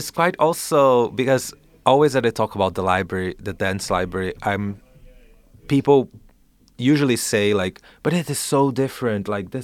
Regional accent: Brazil; I'm from Brazil, actually. Live in Brazil, and half of the crew that will be there available, it's also from Brazil.

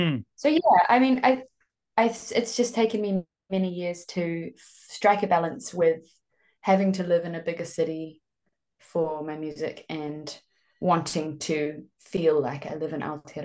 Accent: New Zealand; that's the gold about coming from this land, is that we're raised with so much space around us to think

